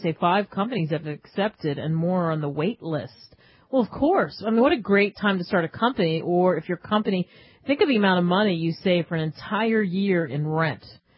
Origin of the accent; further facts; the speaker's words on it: Philadelphia, Pennsylvania, United States; Let's go to my hometown, Philadelphia.